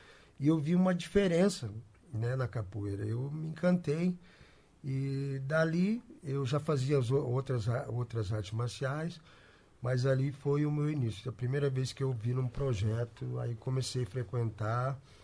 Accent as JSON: {"language": "Portuguese", "town": "Cascavel", "region": "Paraná", "country": "Brazil", "said": "Cascavel mesmo, sou daqui mesmo."}